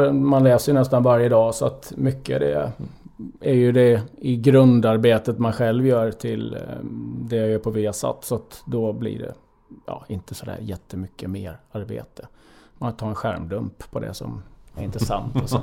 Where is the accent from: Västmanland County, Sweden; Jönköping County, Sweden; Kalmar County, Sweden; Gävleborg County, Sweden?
Jönköping County, Sweden; Håvslätt; Så att en bit utanför Jönköping där växte jag upp. Jaha. I Håvslätt